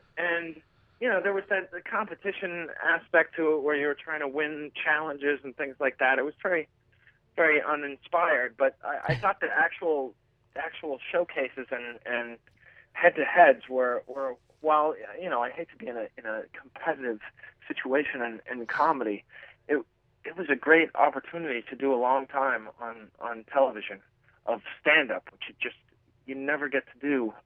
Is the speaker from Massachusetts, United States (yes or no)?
yes; Boston, Massachusetts, United States; Before that, I was not a headliner other than in my hometown, which is Boston.